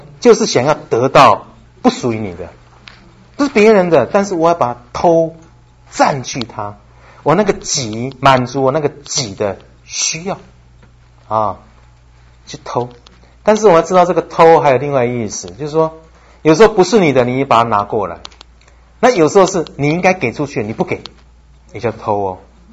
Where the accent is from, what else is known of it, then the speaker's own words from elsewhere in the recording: Shandong, China; 我是山东人哦，肠子一根通到底